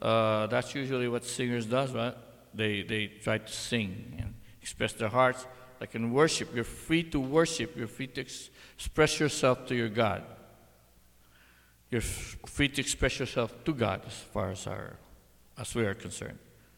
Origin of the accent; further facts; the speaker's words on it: Philippines; So back when I was younger, I was growing up in the Philippines.